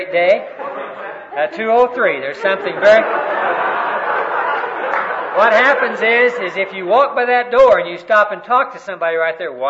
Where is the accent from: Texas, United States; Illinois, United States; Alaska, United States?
Texas, United States; I am a Texan, but I'm a deflated Texan.